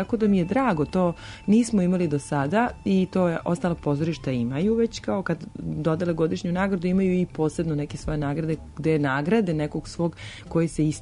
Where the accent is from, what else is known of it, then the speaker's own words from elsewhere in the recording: Pančevo, Vojvodina, Serbia; moved away; also born or lived in Belgrade; pošto sam živjela u Pančevu, ja sam rođena Beograđanka, ali ja sam kao dete malo još otišla u Pančevo i tamo sam odrastala.